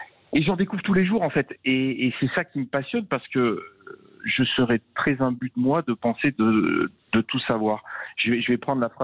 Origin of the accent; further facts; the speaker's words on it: France; Donc, je suis français, je vais faire une cuisine des territoires de France.